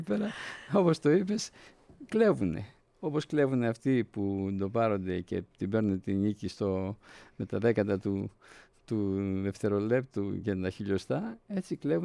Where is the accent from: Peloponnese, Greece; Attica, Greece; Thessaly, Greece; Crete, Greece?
Peloponnese, Greece; φέτος στην πατρίδα μου στη Λακωνία